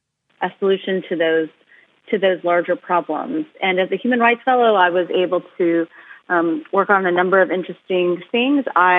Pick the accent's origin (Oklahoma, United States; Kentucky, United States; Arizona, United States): Kentucky, United States; just growing up in Kentucky, in and around impoverished people, my family is from Harlan County, Kentucky